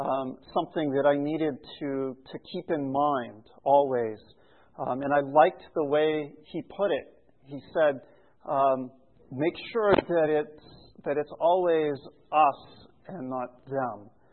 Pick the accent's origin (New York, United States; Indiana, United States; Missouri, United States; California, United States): Missouri, United States; Kansas City; one of those rabbis that was killed was from Kansas City, my hometown.